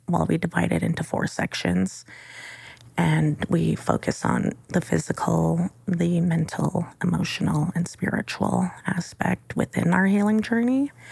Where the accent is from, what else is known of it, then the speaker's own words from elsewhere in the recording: Saddle Lake, Alberta, Canada; You know, I growing up in Sad Lake, a population of, you know, 10,000 people